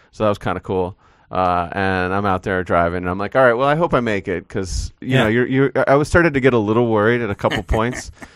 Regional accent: Florida, United States; we're all from Florida

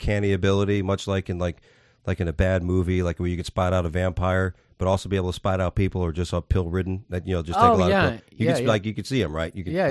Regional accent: Florida, United States; Mostly down in this area.

